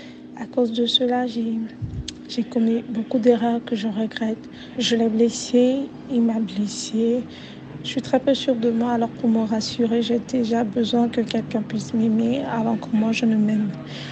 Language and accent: French; Cameroon; now in Canada; j'ai 22 ans. Je suis camerounaise, je vis au Canada et je suis étudiante en soins infirmiers.